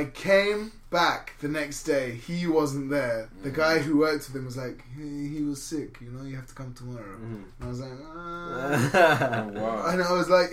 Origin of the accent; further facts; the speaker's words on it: England, United Kingdom; Because I'm an English cunt.